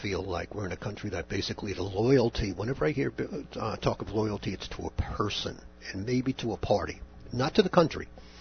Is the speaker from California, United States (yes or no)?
no; Bergenfield, New Jersey, United States; In Bergenfield, New Jersey.